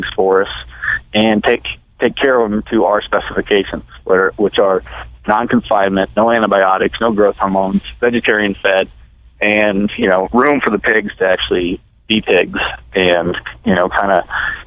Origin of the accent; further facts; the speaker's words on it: Iowa, United States; and I grew up in Iowa. My grandpa was a hog farmer, raised really good pigs.